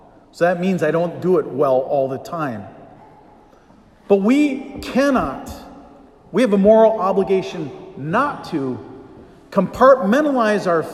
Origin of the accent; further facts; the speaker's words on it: Michigan, United States; In my home state of Michigan, Proposition 3 seeks to...